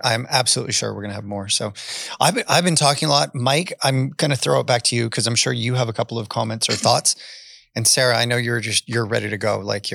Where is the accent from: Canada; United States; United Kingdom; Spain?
Canada; I am from Canada